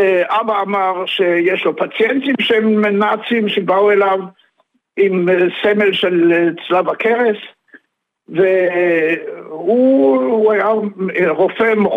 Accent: Tel Aviv, Tel Aviv District, Israel; also born or lived in Leipzig, Germany; אני נולדתי בשנת 1925, בגרמניה. עליתי ארצה עם המשפחה בשנת 1936, וסיפור למה עלינו ואיך עלינו, וגרתי בתל אביב, וביקרתי בבית ספר עממי, אחר כך בגימנסיה בלפור.

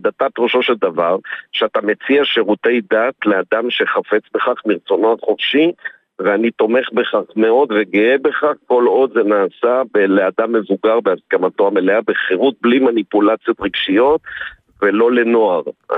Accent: Tel Aviv, Tel Aviv District, Israel; אני נולדתי בתל אביב, עד גיל 10 חייתי בתל אביב, וחזרתי לפני 6 שנים לתל אביב.

